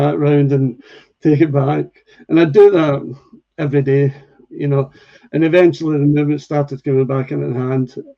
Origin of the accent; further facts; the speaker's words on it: Scotland, United Kingdom; Now, I'm a Scotsman